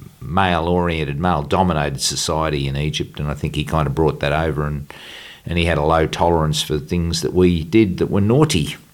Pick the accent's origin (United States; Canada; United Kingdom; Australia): Australia; Melbourne, Victoria; born there; Yep, born in 1950, September 1950, so I'm a Virgo, and I was born in Melbourne, Australia.